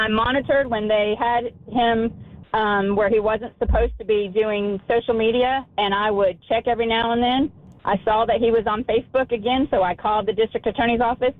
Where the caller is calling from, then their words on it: Perry, Georgia, United States; And I'm from Perry, Georgia, and heard your segment just now